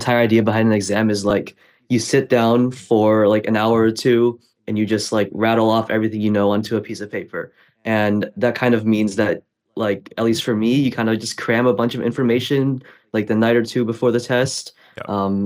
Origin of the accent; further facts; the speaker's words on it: Seattle, Washington, United States; I'm joining you guys from Seattle in the United States.